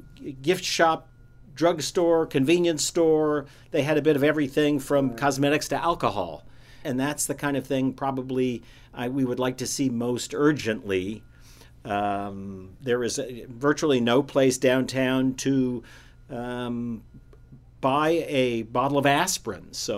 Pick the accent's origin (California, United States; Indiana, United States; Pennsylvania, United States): Indiana, United States; Evansville; Certainly in my lifetime, growing up in Evansville, those many years ago, downtown was the center of retail and banking and professional activity in the city at the time.